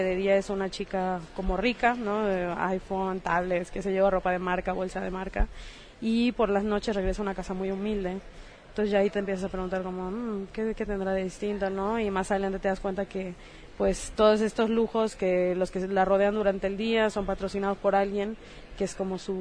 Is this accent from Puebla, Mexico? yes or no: no; Cancún, Quintana Roo, Mexico; es lo que he visto desde que nací, soy nacida en Cancún, entonces nací con el turism